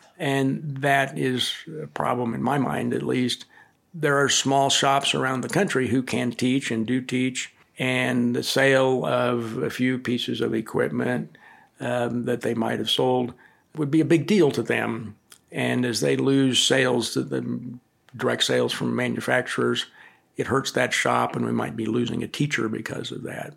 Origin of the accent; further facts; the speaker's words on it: Lawrence, Kansas, United States; We are in Eastern Kansas or Northeastern Kansas, roughly.